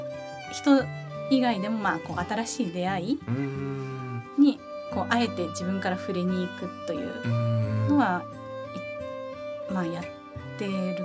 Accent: Sapporo, Hokkaido, Japan; 私あの札幌出身なんですけれども

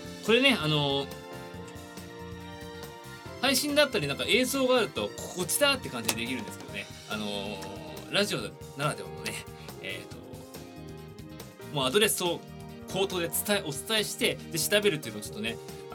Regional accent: Tokyo, Japan; 東京都出身です。

